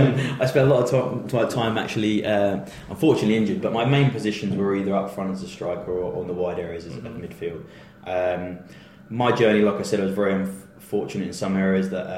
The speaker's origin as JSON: {"language": "English", "town": "Cambridge", "region": "East of England", "country": "United Kingdom", "tie": "born there", "said": "No, I was actually born in Cambridge."}